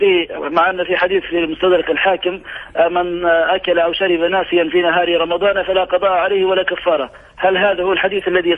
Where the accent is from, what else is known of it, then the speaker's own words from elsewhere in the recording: Libya; احنا عندنا في ليبيا نتيجة نقص السيولة في المصارف التجارية